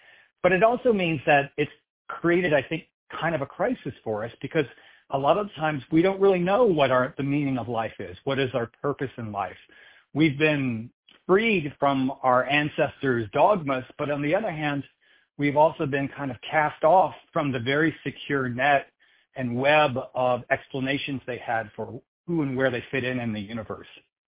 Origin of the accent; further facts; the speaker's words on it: Texas, United States; So I grew up in Southeast Texas, and my grandfather, who grew up in Southeast Texas in the early 1900s, used to tell me the story of his neighborhood